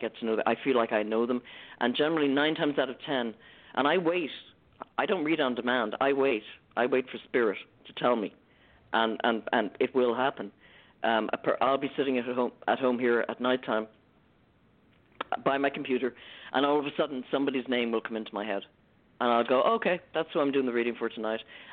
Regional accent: Ireland; accent: Irish; it's my lovely Irish accent.

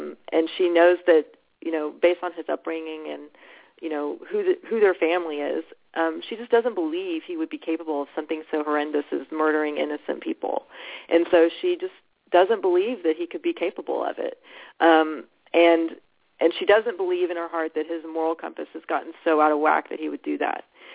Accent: Texas, United States; I grew up in Texas, and in Texas, the right to own a gun is just considered

